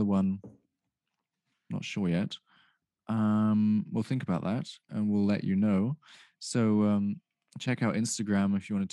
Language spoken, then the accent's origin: English; United Kingdom; Because obviously, as a British person, I'm into everything that other British people do.